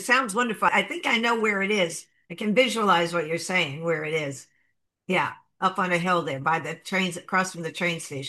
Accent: Delaware, United States; Growing up in Delaware, we went to the beach in the summertime.

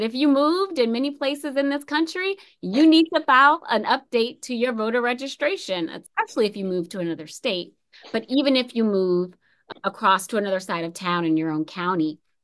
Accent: Tampa, Florida, United States; like in my hometown of Tampa, where I-4, much talked about during election season, literally bulldozed through the Black and Brown communities in the county that I grew up

